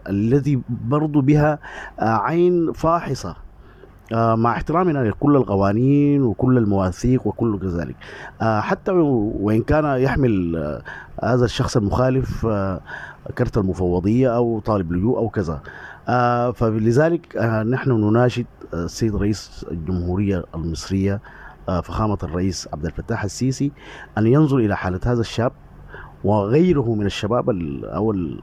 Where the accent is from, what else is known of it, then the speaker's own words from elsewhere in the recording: Sudan; now in Egypt; ونحن أيضا يعني دورنا كسودانيين مقيمين بدول الجوار وتحديدا في أرض الكنانة